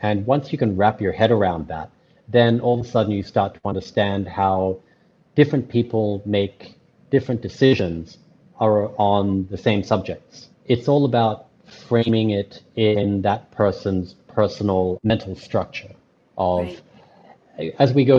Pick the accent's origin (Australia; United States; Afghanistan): Australia; born there; my parents grew up in Burma, now known as Myanmar. But I was born in Australia but raised all over the place. So I'm a little bit of this and that. I'm an Australian citizen, but I have a Filipino heart.